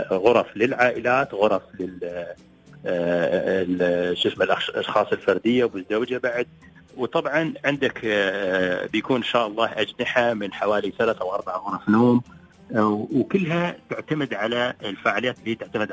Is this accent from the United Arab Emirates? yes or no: yes; United Arab Emirates; عندنا في الإمارات العديد من الوجهات السياحية